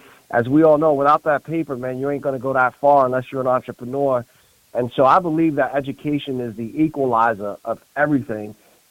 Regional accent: New Jersey, United States; now in Reading, United States; But listen, I'm close to Brooklyn. I'm from North Jersey.

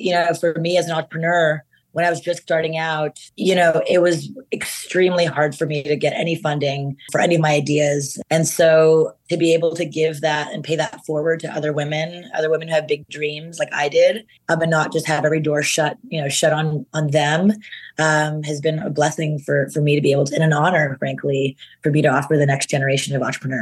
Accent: Canada; now in United States; And as an immigrant coming, you know, I'm Canadian, but my father's in India, my mother's in Japan, coming to this country

